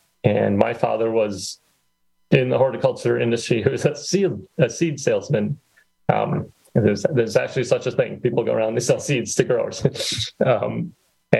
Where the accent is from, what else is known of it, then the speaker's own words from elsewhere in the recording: Manitowoc, Wisconsin, United States; also born or lived in Chicago / Baltimore; Yeah. I grew up in Manitowoc, went to high school at Lincoln, went to college in Chicago, worked in Chicago, then Baltimore, Washington area for a while, then back to Chicago for a few years.